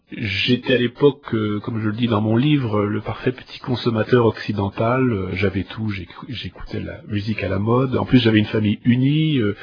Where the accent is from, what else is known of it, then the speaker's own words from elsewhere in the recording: New York, United States; also born or lived in Paris / Haute-Savoie; now in Marseille, France; Mais mon père est américain, ma mère est française. J'ai la double nationalité. Mon enfance s'est déroulée à New York, la ville de New York, où mon père était banquier.